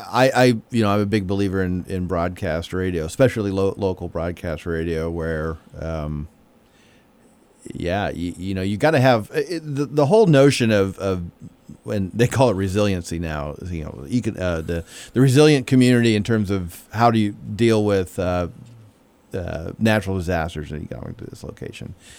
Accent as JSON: {"language": "English", "town": "Miranda", "region": "California", "country": "United States", "tie": "born or raised there", "said": "Grew up in Miranda, okay. Right. So I knew what the loss of utilities was all about growing up"}